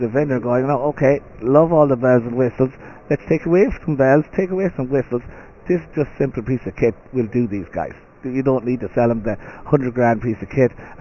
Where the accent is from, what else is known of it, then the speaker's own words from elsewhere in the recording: Ireland; We can see it because we're Irish as well.